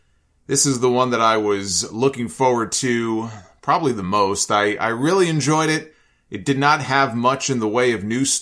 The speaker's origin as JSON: {"language": "English", "region": "Northeast", "country": "United States", "tie": "born or raised there", "said": "I grew up in the Northeast watching the WWF."}